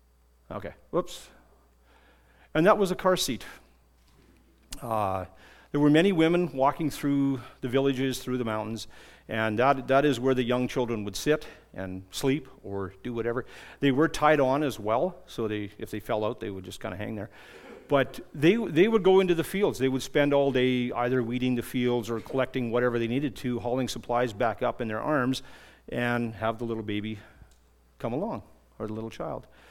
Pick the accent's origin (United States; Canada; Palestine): Canada; One was Big Canada, because I was from Canada, and I'm bigger than everyone else there